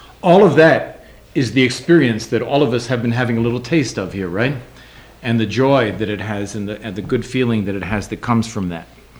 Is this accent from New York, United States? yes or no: yes; New York City, New York, United States; I'm from New York City.